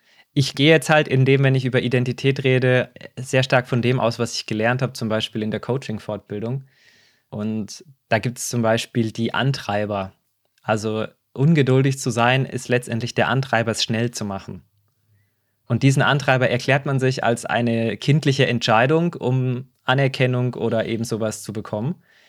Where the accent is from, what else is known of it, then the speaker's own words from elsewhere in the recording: Baden-Württemberg, Germany; Oder ich bin im Schwarzwald aufgewachsen oder am Tor des Schwarzwalds, bin an einem Fluss aufgewachsen.